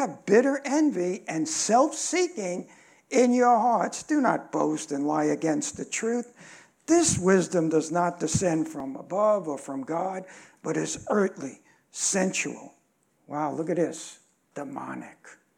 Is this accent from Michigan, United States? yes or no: no; New York, United States; I'm at a disadvantage with that one. I'm from New York. I fly off the handle easily.